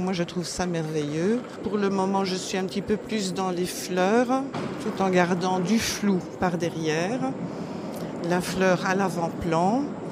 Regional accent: Sambreville, Wallonia, Belgium; now in Ronquières, Belgium; Oui, je suis belge, mais j'espère que je n'ai pas un accent trop grave. De la région plutôt Sambreville au départ. Maintenant, j'habite Ronquières, qui est entre Mons et Bruxelles.

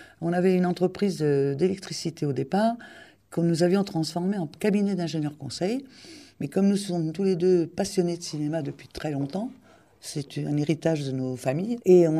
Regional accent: Paris, Île-de-France, France; moved away; Je ne suis pas née dans la région, je suis parisienne. Dans les années 70, je suis venue m'installer dans cette région

